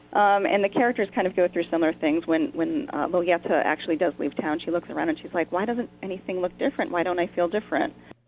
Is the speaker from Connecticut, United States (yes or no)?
yes; Waterbury, Connecticut, United States; But growing up in Waterbury, and actually throughout the Northeast